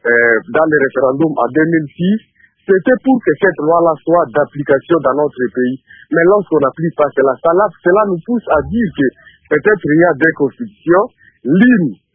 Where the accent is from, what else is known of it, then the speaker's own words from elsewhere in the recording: DR Congo; chez nous, en République démocratique du Congo